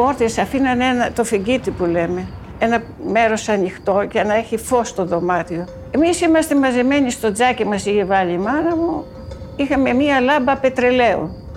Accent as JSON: {"language": "Greek", "town": "Charakas", "region": "Attica", "country": "Greece", "tie": "born or raised there", "also_born_or_lived": "Koropi", "said": "Τα παιδικά μου χρόνια από τότε που γεννήθηκα μέχρι 7 ετών έζησα εδώ στο Χάρακα."}